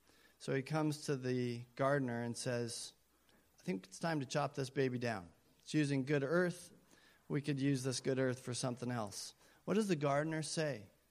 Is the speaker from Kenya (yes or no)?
yes; Kenya; I grew up in Kenya.